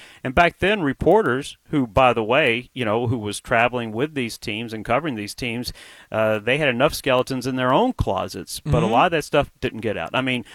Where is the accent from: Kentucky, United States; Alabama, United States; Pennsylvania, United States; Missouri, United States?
Alabama, United States; as a poor kid growing up in Alabama, if you told me back then I would be able to spend time in Europe and Iceland and Mexico